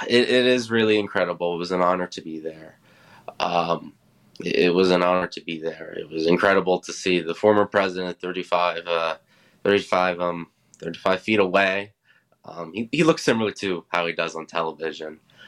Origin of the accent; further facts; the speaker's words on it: Pennsylvania, United States; I grew up in Eastern Pennsylvania. So I'm sorry, I'm an Eagles fan